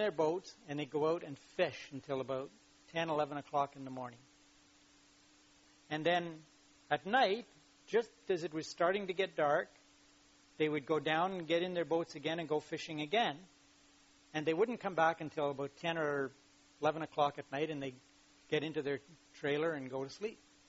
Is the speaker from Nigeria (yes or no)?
no; United Kingdom; as Puritan English, British people, you know, of the stiff upper lip